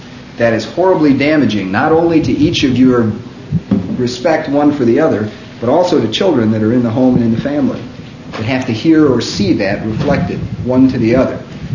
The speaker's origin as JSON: {"language": "English", "town": "Chicago", "region": "Illinois", "country": "United States", "tie": "born or raised there", "said": "I have always been, and it is a trademark of what I grew up with in Chicago, of being a sarcastic blankety blank"}